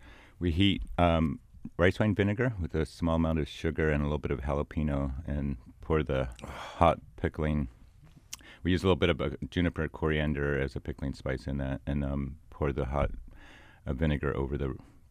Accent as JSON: {"language": "English", "region": "Iowa", "country": "United States", "tie": "born or raised there", "said": "Iowa. I grew up"}